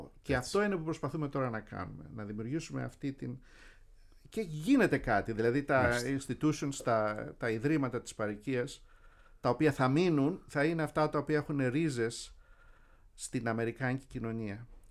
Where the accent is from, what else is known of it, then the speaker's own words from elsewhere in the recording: Peloponnese, Greece; Εγώ είμαι περισσότερο Μανιάτης από Μεσσίνης, γιατί είμαστε και λίγο τοπικιστές.